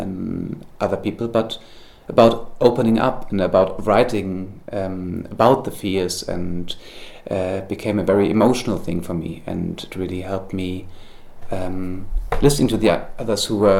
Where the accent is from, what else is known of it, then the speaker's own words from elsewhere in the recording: Hamburg, Germany; English is a second language; now in Berlin, Germany; I live in Berlin. Originally, I'm from Hamburg